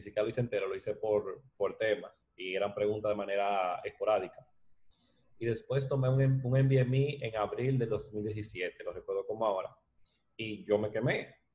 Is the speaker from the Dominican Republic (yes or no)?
yes; Santiago, Dominican Republic; also born or lived in Puerto Rico; now in New York, United States; Bueno, yo nací en Puerto Rico, criado en Santiago, República Dominicana.